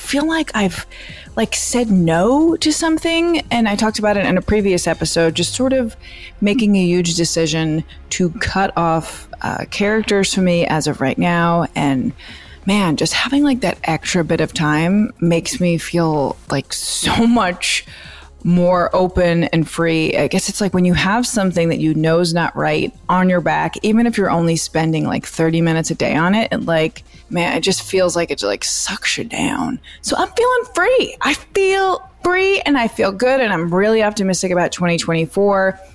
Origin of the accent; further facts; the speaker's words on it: Queens, New York, United States; I'm from Queens, mm-hmm. so I'm like, hiking? What?